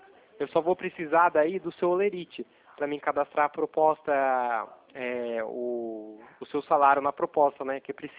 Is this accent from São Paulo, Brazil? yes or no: yes; Itatiba, São Paulo, Brazil; eu sou daqui de Itatiba, né? Interior de São Paulo.